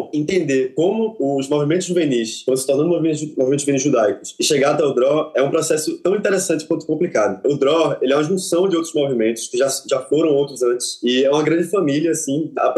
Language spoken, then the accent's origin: Portuguese; Recife, Pernambuco, Brazil; tenho 20 anos, sou pernambucano, recifense, judeu